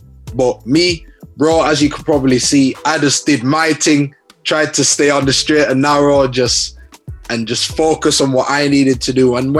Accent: Leeds, Yorkshire and the Humber, United Kingdom; growing up in Leeds, bro, like, I had a good childhood, man. Like, obviously, bare difficulties in the bits that I grew up in.

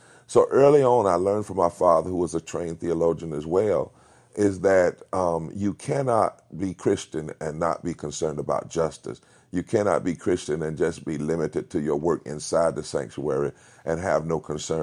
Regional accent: North Carolina, United States; also born or lived in Indianapolis; I was born in Indianapolis 2 days after the March on Washington. the joke in my family was that I waited to the 30th to see what would happen on the 28th. But my father was called back to North Carolina. I entered segregated public schools

